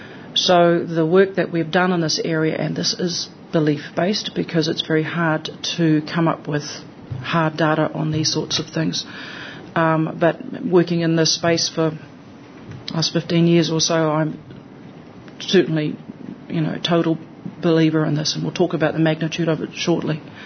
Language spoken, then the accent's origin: English; New Zealand; I am a Kiwi recently arrived here from the New Zealand Super Fund.